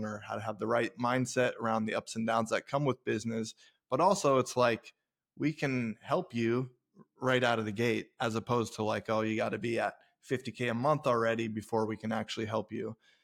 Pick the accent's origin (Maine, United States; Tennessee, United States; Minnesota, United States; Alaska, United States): Alaska, United States; Homer; So we grew up here in Homer, Alaska. It's a small town you know, 5,000 people.